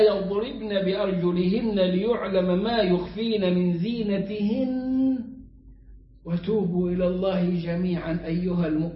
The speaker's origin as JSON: {"language": "Arabic", "country": "Egypt", "said": "عندنا في مصر في الصعيد بيخلص عليه"}